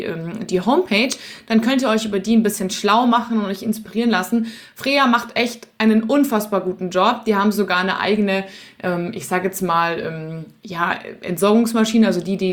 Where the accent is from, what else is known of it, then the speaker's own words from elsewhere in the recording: Munich, Bavaria, Germany; in meiner Heimatstadt München gibt es das Sendlinger Augustina.